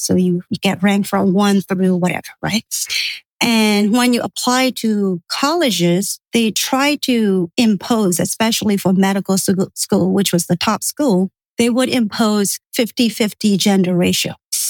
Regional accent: Myanmar; Yeah. So I'm originally from Burma. That's where I was born and raised.

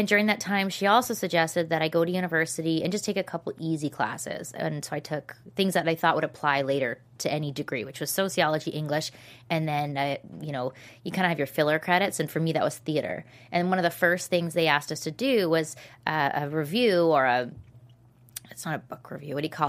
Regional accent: Canada; No, I'm from Canada.

